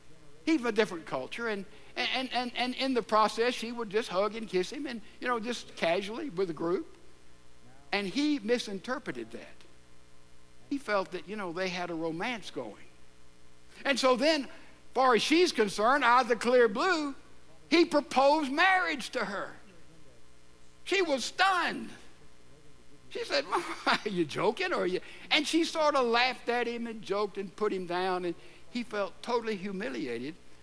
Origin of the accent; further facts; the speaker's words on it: Mississippi, United States; I'm an American, and you see different culture today. You know, the culture of Texas is not the culture of my home state of Mississippi.